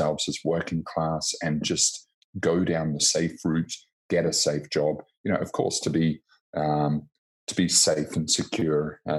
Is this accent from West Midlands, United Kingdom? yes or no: yes; Coventry, West Midlands, United Kingdom; born there; also born or lived in London; I was born in Coventry, which, you know, doesn't have a great reputation, but it's fantastic. And all of my family is around there. But when I went back to the UK, I lived in London for about 8 years.